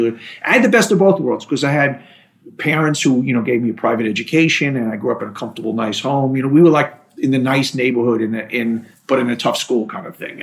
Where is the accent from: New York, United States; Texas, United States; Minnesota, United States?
New York, United States; Queens; Growing up in Queens, you know, I remember going to University of Pennsylvania my first day